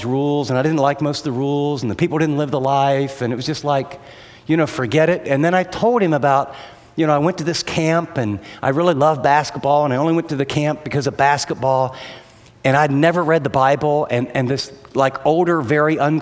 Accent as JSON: {"language": "English", "country": "United States", "tie": "born or raised there", "said": "I grew up in America, I'm telling Frank."}